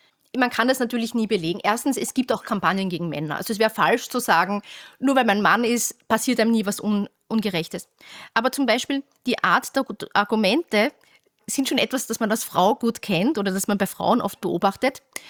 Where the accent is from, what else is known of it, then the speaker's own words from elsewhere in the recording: Austria; Genau. Und da muss ich sagen, ich bin ja Österreicherin.